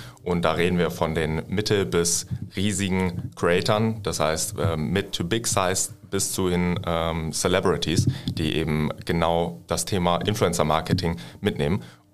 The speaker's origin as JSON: {"language": "German", "region": "North Rhine-Westphalia", "country": "Germany", "tie": "born there", "lives_now": "Hamburg, Germany", "said": "Ja, Kleinstadt neben Düsseldorf"}